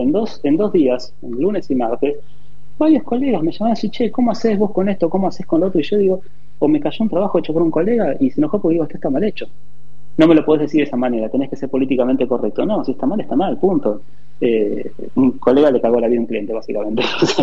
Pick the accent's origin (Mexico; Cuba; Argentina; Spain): Argentina; ¿Qué nos pasa a nosotros como argentinos cuando alguien te dice, che, lo hiciste mal?